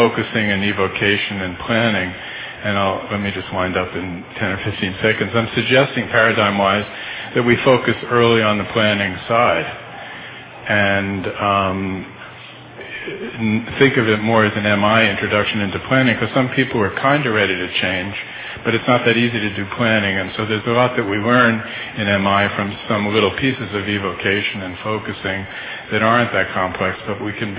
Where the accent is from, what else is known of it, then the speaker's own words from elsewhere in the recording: New York, United States; from New York